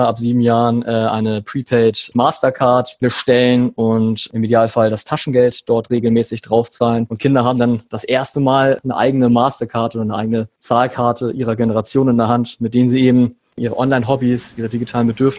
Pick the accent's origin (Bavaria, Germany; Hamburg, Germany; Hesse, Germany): Hamburg, Germany; 31 Jahre alt, lebe in Hamburg, bin auch Hamburger